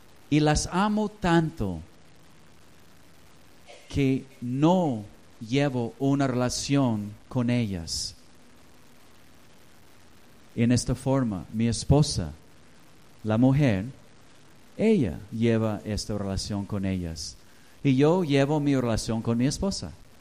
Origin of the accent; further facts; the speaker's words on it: Mexico; Un peligro muy grande entre nosotros, y más como mexicanos.